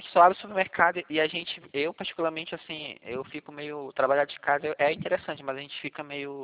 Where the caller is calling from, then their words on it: Curitiba, Paraná, Brazil; Eu falo com a senhora de Curitiba.